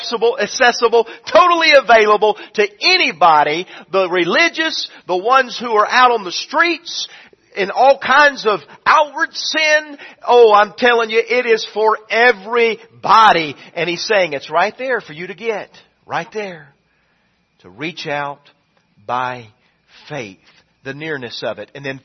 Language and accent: English; the South, United States; I'm telling you, I grew up in the South. I knew about Jesus.